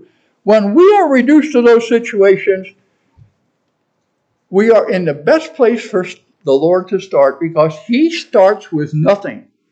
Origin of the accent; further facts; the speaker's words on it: New York City, New York, United States; Born and raised in New York City. In the highest crime area of New York City, the South Bronx, Malachi Mafia headquarters right around the corner from my house.